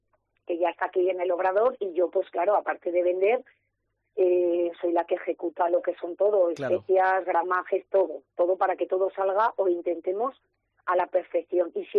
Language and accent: Spanish; Quinto de Ebro, Aragon, Spain; now in Villafranca de Ebro, Spain; yo vivo en Villafranca de Ebro, pero en mi pueblo, que soy de Quinto de Ebro